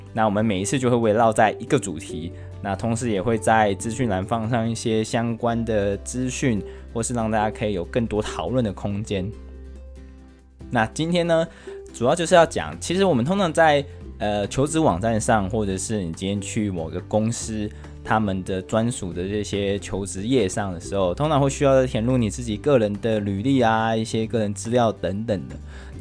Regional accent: Taiwan; now in United Kingdom; 那像我们是台湾来的

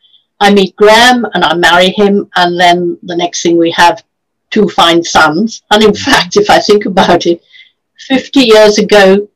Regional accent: India; the first one would, of course, be that I was born in India. Not that I had much to say about that. I was born there.

